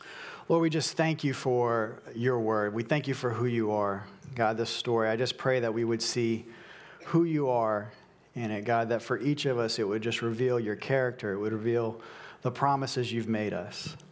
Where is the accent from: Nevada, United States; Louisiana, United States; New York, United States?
Louisiana, United States; New Iberia; I grew up in New Iberia, grew up in the country, had a lot of free time